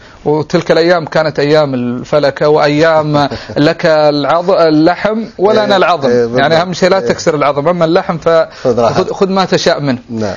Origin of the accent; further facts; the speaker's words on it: Riyadh, Riyadh Province, Saudi Arabia; also born or lived in Al Bahah; ولدت في منطقة الباحة، ومكثت فيها سنوات قليلة جدا، ثم انتقلت مع الوالد إلى مدينة الرياض. في الرياض تلقيت جميع تعليمي الابتدائي والمتوسط والثانوي، ما عدا المرحلة مرحلة الثاني ابتدائي، فتلقيتها في منطقة الباحة.